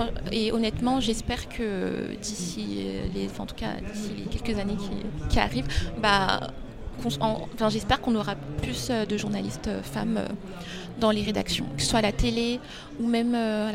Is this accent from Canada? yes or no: no; Neuilly-sur-Marne, Île-de-France, France; parce que moi je viens de Neuilly-sur-Marne dans le 93.